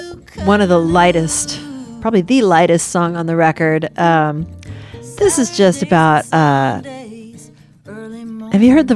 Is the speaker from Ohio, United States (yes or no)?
no; San Francisco, California, United States; my dad's Filipino, my mom's English-Irish. My step-grandma is African-American, and I was raised in San Francisco with hippies and gay people and all kinds of stuff going on.